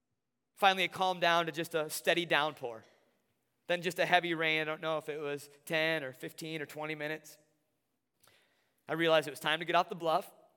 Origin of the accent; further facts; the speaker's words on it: La Crosse, Wisconsin, United States; And so I was back in the North La Crosse area where I grew up for my whole growing up years.